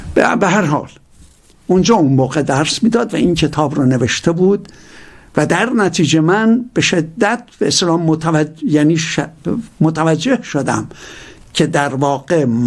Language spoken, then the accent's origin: Persian; Iran; از من پرسید اهل کجایی؟ بهش گفتم ایران.